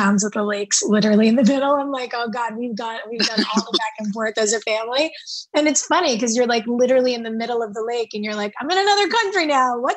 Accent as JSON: {"language": "English", "region": "California", "country": "United States", "tie": "born or raised there", "said": "I grew up in Southern California."}